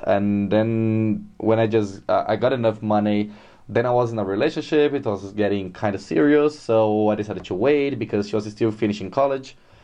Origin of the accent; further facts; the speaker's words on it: Brazil; English is a second language; moved away as an adult; also born or lived in London, United Kingdom; now in Ireland; I came directly from Brazil to Ireland, just looking for a better quality of life.